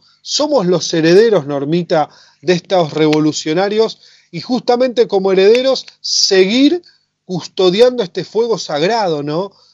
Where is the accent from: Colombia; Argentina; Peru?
Argentina; Somos argentinos.